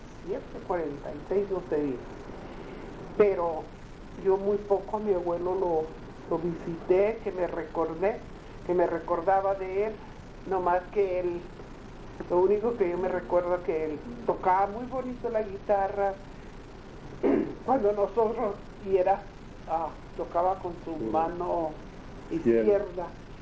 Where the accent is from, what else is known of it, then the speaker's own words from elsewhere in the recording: Valle de Guadalupe, Baja California, Mexico; also born or lived in Tijuana, Mexico / United States; Yo nací en el Valle de Guadalupe, en el rancho Garrido, un lado del ejido El Porvenir.